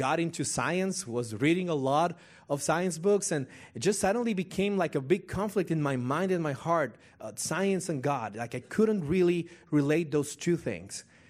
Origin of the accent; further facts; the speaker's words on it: Bogotá, Bogotá Capital District, Colombia; I was born in Bogota, Colombia. I'm from South America. I was born and raised there as a Catholic.